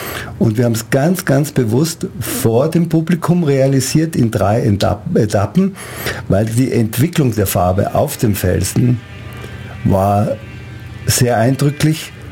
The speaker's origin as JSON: {"language": "German", "country": "Austria", "moved": "yes", "lives_now": "Ulm, Germany", "said": "Nein, ich bin ein angelernter Ulmer. Ich bin 1960 nach Ulm gekommen und man wird es wahrscheinlich hören, ich bin Gastarbeiter, ich komme aus Österreich."}